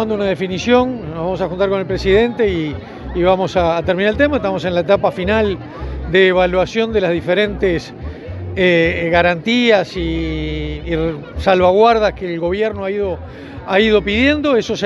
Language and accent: Spanish; Uruguay; Entonces creo que ahí como sociedad, como uruguayos, tenemos un deber grande hacia ellos.